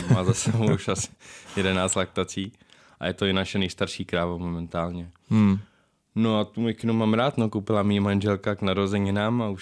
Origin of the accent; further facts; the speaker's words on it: Záhoří, South Bohemian Region, Czechia; my pocházíme 5 kilometrů odsud ze Záhoří, mm-hmm. kde jsme bydleli vlastně do konce mý základní školy, pak jsme se odstěhovali na pár let do nového domku, který jsme zrekonstruovali. No a pak odsud jsme se nastěhovali do Struh, do Kravína.